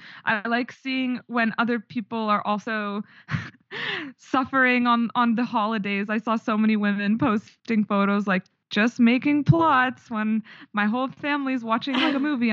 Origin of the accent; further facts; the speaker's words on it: Canada; now in Switzerland; I'm from Canada. My family immigrated to Canada from Ukraine, and I studied mechanical engineering in Montreal